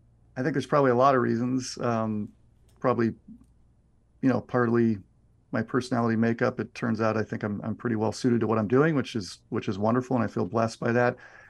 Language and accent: English; Virginia Beach, Virginia, United States; born there; also born or lived in Scotland / Spain; So I was actually born in Virginia Beach, and then spent a few years in Scotland and then Spain. And I went to school on a Navy base in Spain. And then we moved back here to Southern California, where I am now, and kind of landed in Redondo Beach.